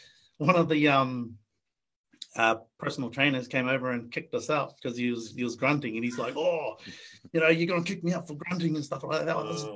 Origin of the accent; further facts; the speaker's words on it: New Zealand; also born or lived in Samoa; I was born in Samoa. I came over to New Zealand when I was about six.